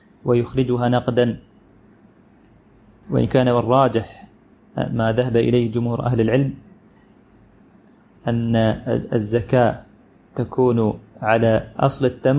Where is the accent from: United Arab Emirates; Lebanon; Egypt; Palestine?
United Arab Emirates; عندنا في الإمارات في حكم الغالب بالاطلاع على حال أكثر مزارع النخيل في واقعنا اليوم